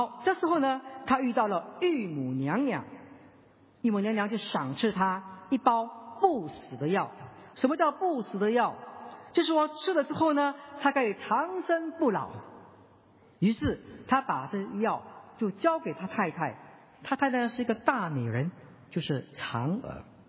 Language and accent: Chinese; Singapore; 但是我老家新加坡一天都没有。